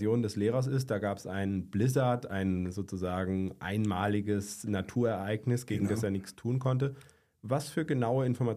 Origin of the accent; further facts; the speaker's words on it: Hofsgrund, Baden-Württemberg, Germany; Ich komme ja selbst aus dem Dorf Hofsgrund.